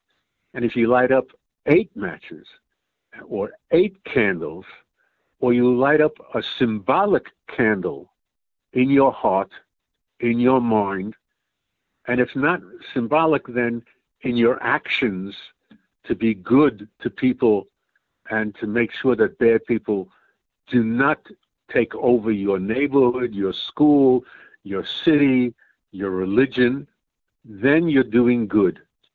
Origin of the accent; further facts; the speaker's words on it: New York City, New York, United States; I was born in New York. You know, everybody in New York City sort of that I knew growing up from lower to middle class rented.